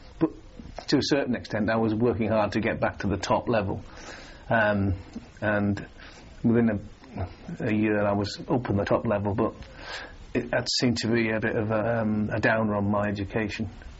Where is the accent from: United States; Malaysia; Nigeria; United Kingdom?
United Kingdom; Bishop Auckland, North East England; also born or lived in Sedgefield; I was born there, but I used to live in a town called Bishop Auckland. That's where my family were. And I was one of seven, one sister and six brothers, and five brothers.